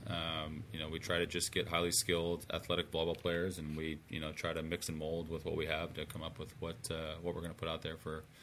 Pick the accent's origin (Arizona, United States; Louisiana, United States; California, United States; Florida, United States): California, United States; Santa Cruz; also born or lived in Santa Barbara; I mean, I grew up and I was born and raised in Santa Cruz